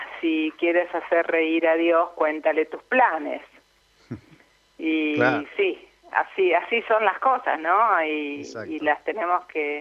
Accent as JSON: {"language": "Spanish", "town": "Gualeguaychú", "region": "Entre Ríos", "country": "Argentina", "said": "Sí, de Gualeguaychú."}